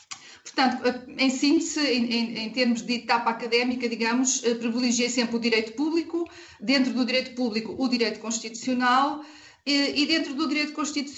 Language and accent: Portuguese; Coimbra, Portugal; Eu sou de Coimbra, nasci em Coimbra em 1965 e desde sempre vivi aqui nesta cidade de Coimbra.